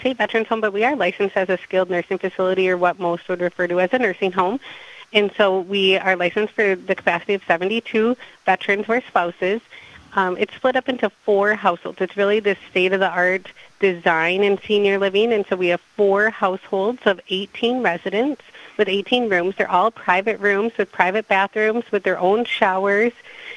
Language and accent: English; Madison, Wisconsin, United States; So both my husband and I grew up in the Madison area, and so we're really happy to be back and serving in this capacity.